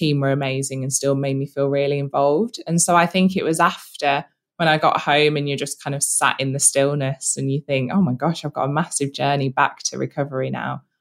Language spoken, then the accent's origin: English; Birmingham, West Midlands, United Kingdom; I, you know, was younger in Birmingham. So nice to think my family can be there, nice to play in my hometown